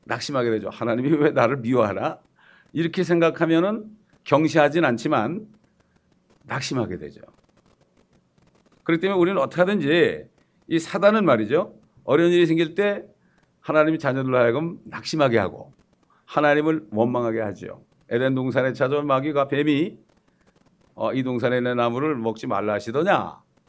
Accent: Chungcheong, South Korea; born there; 제가 충청도에서 태어났기 때문에 거기서 밭가는 걸 많이 봤거든요.

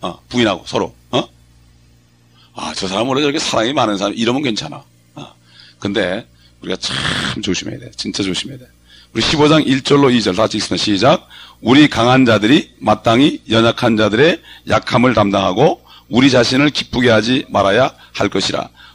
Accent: South Korea; 우리 같은 경우는 한국 사람으로서 또 특별히 그거 지킬 게 있잖아요.

